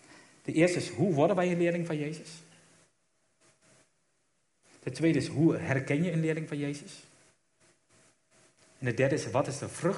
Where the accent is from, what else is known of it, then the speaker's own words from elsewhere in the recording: Netherlands; Wij als Nederlanders hebben vaak een grijs gebied gemaakt hoe we hem kunnen volgen.